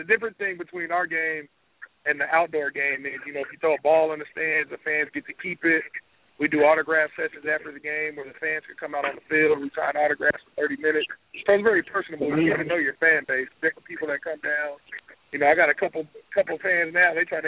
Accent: Riverside, California, United States; I grew up in Riverside, California.

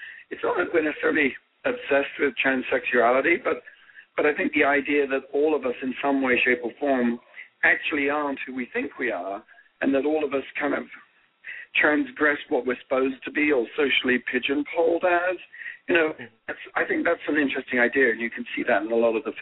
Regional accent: New Jersey, United States; and I'm from New Jersey. And so we have, on the one hand, we have, like, we come from two different places

